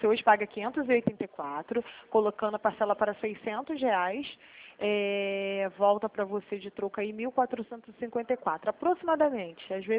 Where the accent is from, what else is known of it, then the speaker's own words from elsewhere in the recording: Rio de Janeiro, Brazil; eu sou aqui de Jacarepaguá.